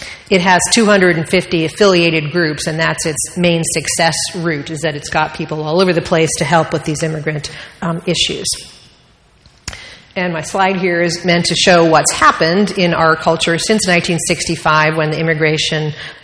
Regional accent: Washington, District of Columbia, United States; Since I grew up in the Washington, D.C. area, I know that the Vietnam War brought lots of Laotians and Vietnamese to our city

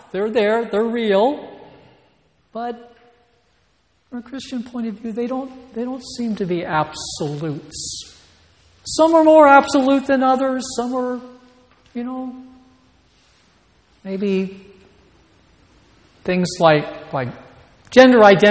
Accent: United States; I'm male, I'm white, I'm American

